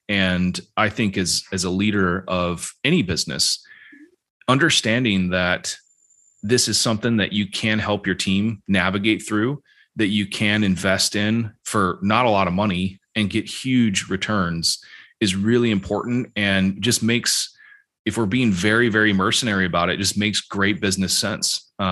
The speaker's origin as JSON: {"language": "English", "country": "China", "tie": "born or raised there", "also_born_or_lived": "Scotland", "accent": "American", "lives_now": "United Kingdom", "said": "I'm an American with an American accent, but I grew up in China, but I've lived in Scotland for 10 years and now British."}